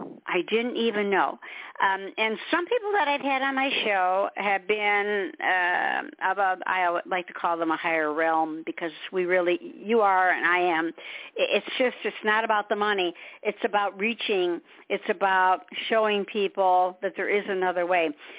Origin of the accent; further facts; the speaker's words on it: Detroit, Michigan, United States; now, I was born and raised in Detroit. I'm a Motown girl.